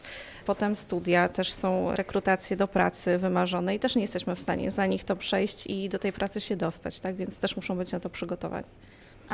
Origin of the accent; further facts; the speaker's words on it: Siedlce, Masovian Voivodeship, Poland; Córka ma 12 lat, jesteśmy z Siedlec, więc kawałeczek drogi przebyliśmy.